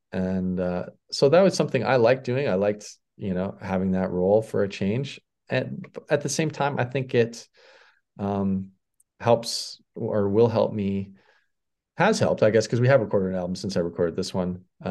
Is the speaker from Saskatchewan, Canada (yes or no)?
yes; Saskatoon, Saskatchewan, Canada; it's actually just a neighborhood in Saskatoon, right across the river from downtown. That's where I grew up and lived for most of my life.